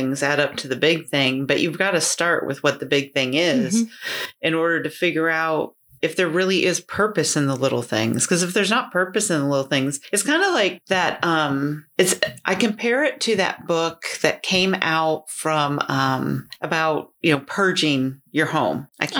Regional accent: Wisconsin, United States; And growing up in Wisconsin, it was Vince Lombardi's baby steps to get to the big dream of the Super Bowl

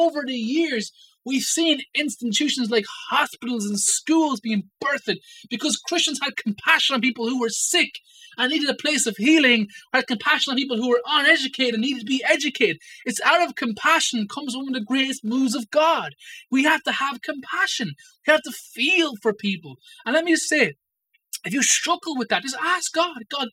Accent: Ireland; especially us as Irish people. We detest prideful people, arrogant people.

